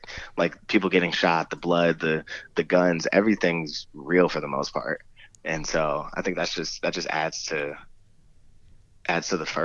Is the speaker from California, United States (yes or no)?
yes; Los Angeles, California, United States; I'm from Los Angeles, born and raised, and I kind of got into acting as a kid.